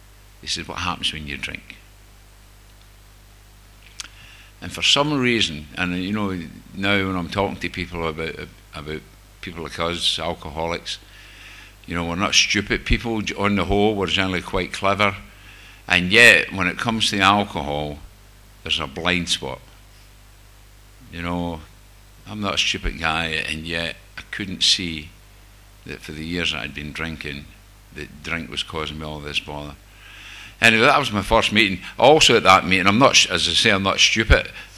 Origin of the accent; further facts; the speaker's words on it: Coatbridge, Scotland, United Kingdom; Obviously I'm Scottish. I come from just outside Glasgow, Coatbridge.